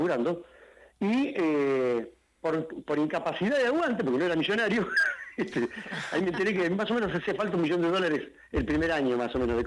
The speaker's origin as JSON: {"language": "Spanish", "town": "Necochea", "region": "Buenos Aires Province", "country": "Argentina", "moved": "yes", "lives_now": "Buenos Aires, Argentina", "said": "yo soy de Necochea. Y a mí me pasó que cuando vos llegas a Buenos Aires no es tan común como en el interior."}